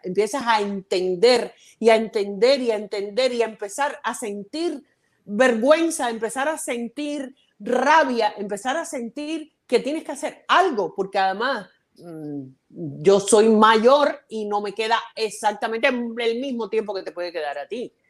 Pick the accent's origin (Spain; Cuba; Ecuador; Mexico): Cuba; ni tiene nada para considerar o para determinar que yo soy una ex cubana.